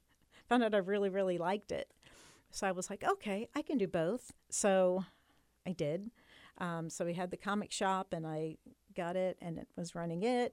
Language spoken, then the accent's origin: English; Indianapolis, Indiana, United States; now in Muncie, United States; I'm from Indianapolis originally. But I love Muncie